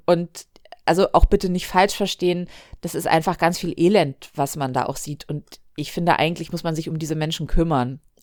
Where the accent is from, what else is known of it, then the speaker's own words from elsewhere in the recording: Hamburg, Germany; Also ich bin am Hamburger Hauptbahnhof groß geworden